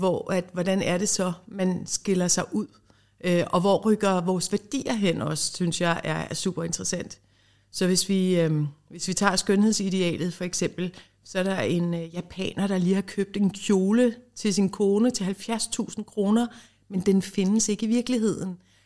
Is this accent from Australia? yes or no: no; Ireland; at jeg kommer fra Irland